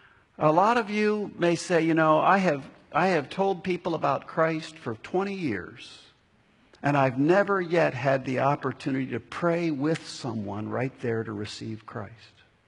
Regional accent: Columbus, Ohio, United States; well, where are you from? I'm from Columbus, Ohio.

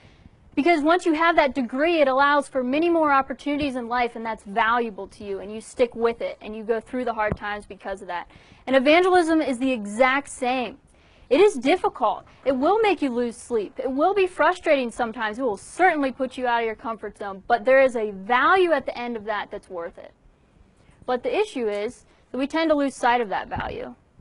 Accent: Ireland; I'm from Ireland, I don't usually use that four-letter word

